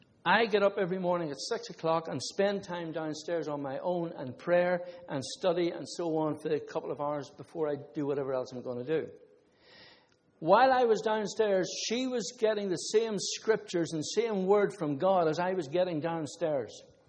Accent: Ireland; Sorry, I'm just Irish, all right?

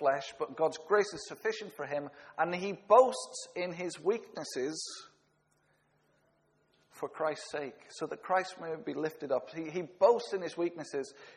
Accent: United Kingdom; I'd be moaning and complaining, as British people do, the whinging poms.

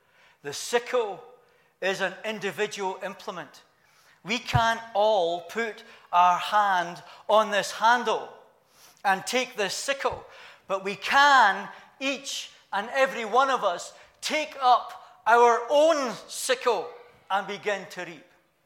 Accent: Scotland, United Kingdom; I was brought up in Scotland. I was brought up in a Christian country. I was brought up in the Church of Scotland. I went to church, not every week, but probably more than a lot of my peers.

